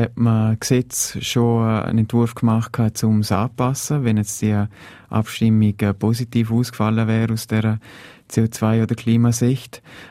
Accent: Liechtenstein; ich hoffe, dass wir als Liechtensteiner proaktiver sind und uns da nicht zurücklehnen

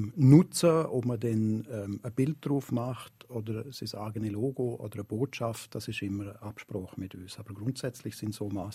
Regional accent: Liechtenstein; Also ich bin ja gebürtiger Liechtensteiner, bin ja da aufgewachsen, habe da Skifahren gelernt

